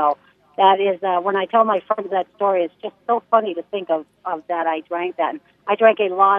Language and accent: English; South Berwick, Maine, United States; In South Berwick, Maine.